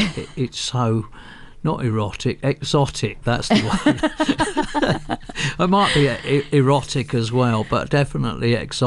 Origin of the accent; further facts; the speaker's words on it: England, United Kingdom; being English, you just think, well, everything comes from America. And we, you know, that's what it was like growing up.